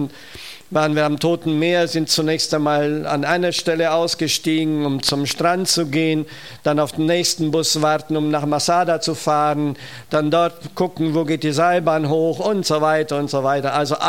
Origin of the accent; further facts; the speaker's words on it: Romania; German is a second language; now in Germany; Wir kommen aus Rumänien und haben doch viele Bergtouren in den Karpaten gemacht